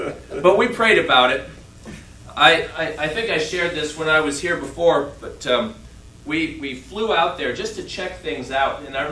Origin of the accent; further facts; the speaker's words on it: Ohio, United States; now in Wisconsin, United States; The most obvious is I grew up in Northwest Ohio, so I'm not from Wisconsin. But I've lived in Wisconsin longer than I have Ohio at this point.